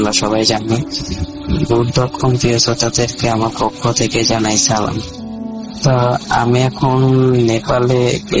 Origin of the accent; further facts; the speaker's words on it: Mymensingh Division, Bangladesh; তা আমার গ্রামটা হচ্ছে নেত্রকোনা জেলা বাবুইডহর এলাকার নামটা